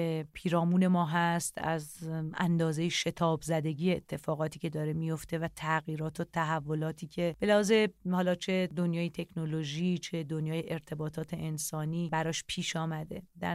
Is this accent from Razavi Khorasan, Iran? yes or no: yes; Kashmar, Razavi Khorasan, Iran; also born or lived in Torbat-e Heydarieh; من در تربت حیدریه به دنیا آمدم، اما اکثر کودکیم رو در شهرستان کاشمر گذروندم در کنار خانواده پدریم. پدرم متولد کاشمر بودن